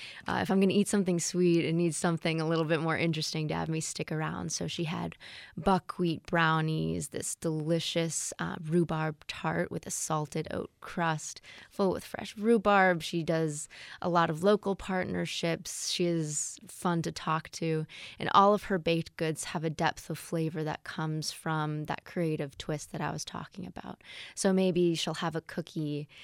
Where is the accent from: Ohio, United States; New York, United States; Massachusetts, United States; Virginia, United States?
Massachusetts, United States; Boston; I mean, I grew up in Boston, so I'm with her on that one as well.